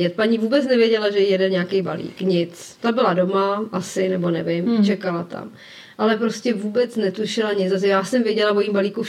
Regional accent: Prague, Czechia; já jsem nějaká paní z Prahy, která nemá objednaný balík.

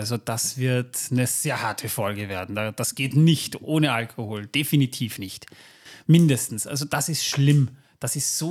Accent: Austria; das gibt es bei uns in Österreich, ist das ja nicht unbedingt eine bekannte Cola

